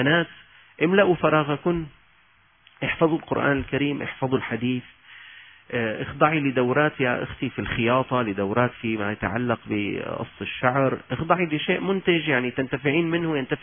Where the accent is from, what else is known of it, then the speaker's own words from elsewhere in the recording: Syria; طالب الجامعة عندنا في سوريا